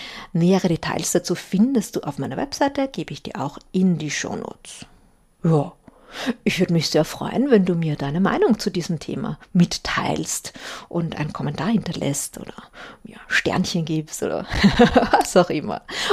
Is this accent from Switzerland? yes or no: no; Austria; Ich bin ja Österreicher aus ganzem Herzen.